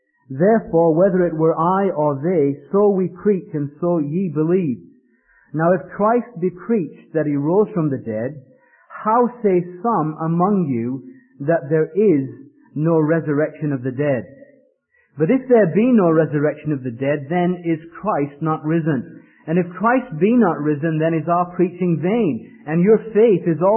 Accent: Leeds, Yorkshire and the Humber, United Kingdom; accent: mongrel accent; moved away as an adult; also born or lived in Ireland; now in United States; I'm actually from Leeds in the north of England, and have worked in Ireland as a missionary for 8 years, and I have an Irish wife. So you might say that my accent is a mongrel accent, a little bit of this and a little bit

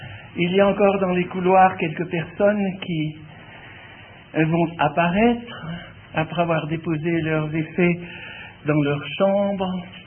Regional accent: Switzerland; Quand on vient de Suisse, nous avons un canton, le canton de Vaud, où l'on parle toujours du quart d'heure vaudois

